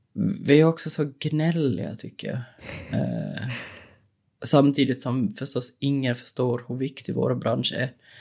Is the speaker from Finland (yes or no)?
yes; Finland; som finlandssvensk är vi är ganska lyckligt lottade för det finns jättemycket stipendier och sånt att söka här